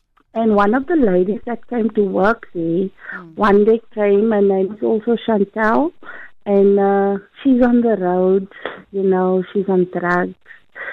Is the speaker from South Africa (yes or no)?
yes; Bontville, South Africa; I'm from Bontville. I used to be a member of the AFM congregation in Bontville.